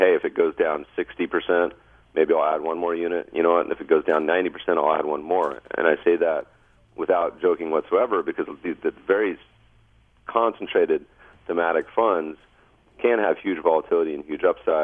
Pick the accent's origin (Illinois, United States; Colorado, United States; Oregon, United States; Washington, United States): Colorado, United States; I grew up, I was born in Colorado and still have a lot of family there.